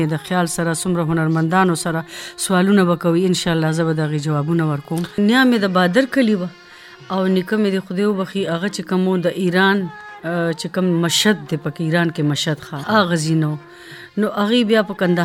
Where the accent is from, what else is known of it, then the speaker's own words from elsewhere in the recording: Peshawar, Khyber Pakhtunkhwa, Pakistan; born there; first language Persian; Pashto is a second language; زما مور او زما پلار هغې پېښور کې خاص پېښور کې پیدا شو زم دلته پېښور کې پیدا شوم خاص پېښور کې زمونږ اصلي ژبه چې کومه ده نو هغه فارسی ده